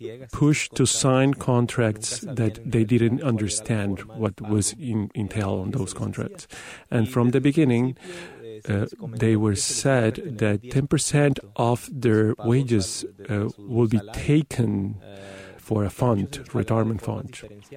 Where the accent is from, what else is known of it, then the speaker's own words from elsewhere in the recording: Loreto, Mexico; now in United States; I'm from Loreto. And we were really famous because we were really good harvesting cotton. Many people from my region came to the United States because we were famous for our work.